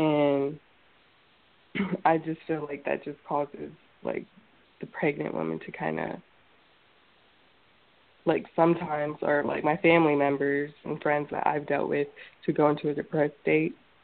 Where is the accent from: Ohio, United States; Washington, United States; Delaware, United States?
Ohio, United States; Columbus; I knew a lot of people since I was from Columbus